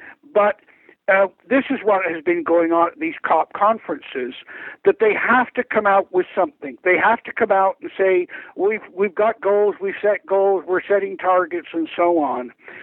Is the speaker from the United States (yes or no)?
no; Canada; As a Canadian, you might remember